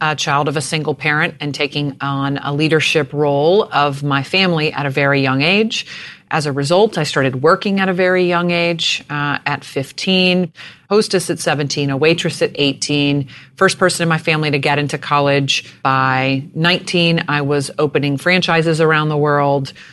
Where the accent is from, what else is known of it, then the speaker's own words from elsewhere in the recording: Jacksonville, Florida, United States; born there; I was born in Jacksonville, Florida. I'm the oldest of three girls.